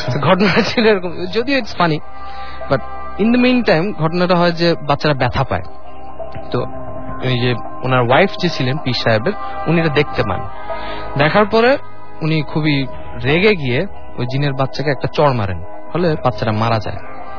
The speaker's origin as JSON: {"language": "Bangla", "town": "Sylhet", "region": "Sylhet Division", "country": "Bangladesh", "tie": "born or raised there", "said": "আমার family background হচ্ছে আমি সিলেটে, আমার হোম টাউন সিলেট। আমার family background থেকে আমি শাহ মোহাম্মদ গিয়াসউদ্দিন পীরের নাম যদি আপনারা শুনে থাকেন, ওখান থেকে আমার family starting, আমার মার বংশে।"}